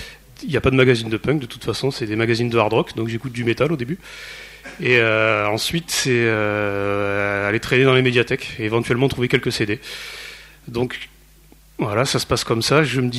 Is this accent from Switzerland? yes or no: no; Provence-Alpes-Côte d'Azur, France; Moi je viens du Vaucluse, j'ai grandi dans les années 90 là-bas, il se passe rien, il y a deux concerts de punk si on a de la chance par an.